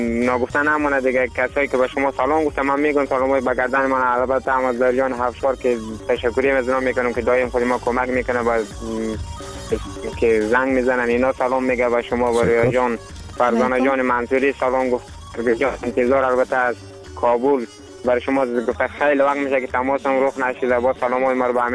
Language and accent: Persian; Afghanistan; همه ما شما افغان هستیم